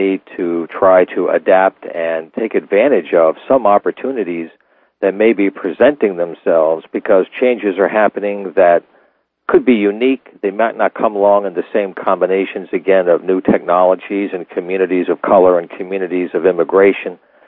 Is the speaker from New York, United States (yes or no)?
yes; New York, United States; I grew up in New York in the 60s and listened to BAI and got the radio bug then, and I've been in the business ever since